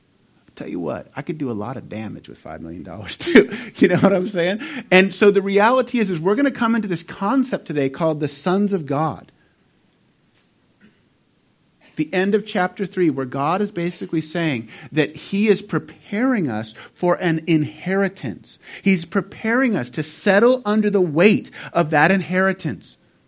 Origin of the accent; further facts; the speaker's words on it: California, United States; I grew up in the South Bay, south of San Francisco, an area that's known as Silicon Valley.